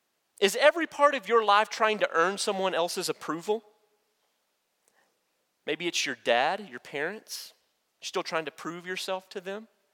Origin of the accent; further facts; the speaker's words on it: Olton, Texas, United States; I'm from Olton, Texas, right? So when people ask me where I'm from, I say Panhandle.